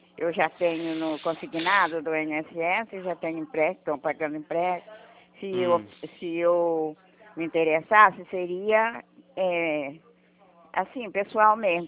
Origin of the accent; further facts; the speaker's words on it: Saquarema, Rio de Janeiro, Brazil; Eu sou de Saquarema.